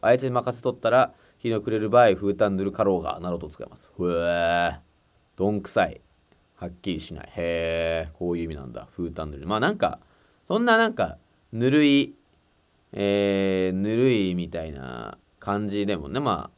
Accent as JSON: {"language": "Japanese", "region": "Gunma", "country": "Japan", "said": "群馬のって言うけど、俺と乾はだいぶ違うとこ出身なんですよ。群馬の中でも。僕は南の方で"}